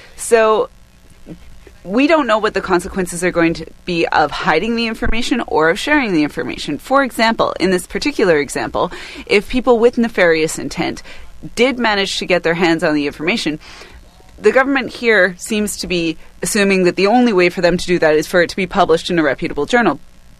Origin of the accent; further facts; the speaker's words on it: British Columbia, Canada; they are supposed to live in the wild, where I grew up in the South Okanagan, which also, you know, created a lot of nightmares.